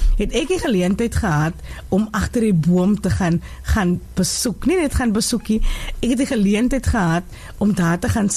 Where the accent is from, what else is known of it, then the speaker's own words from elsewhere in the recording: Wellington, Western Cape, South Africa; ek is van Wellington. En jy weet, ek bly daar in die wel tevrede in die rural areas, nee, en in die main road, langsam wel tevrede, is mos die klomp bome van Diemorsfontein.